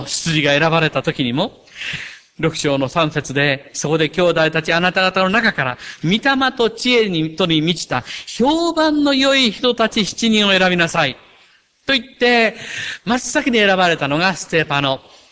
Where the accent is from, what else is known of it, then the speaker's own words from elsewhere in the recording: Kagawa, Japan; 日本で言えばですね、まあ私、香川県の人間です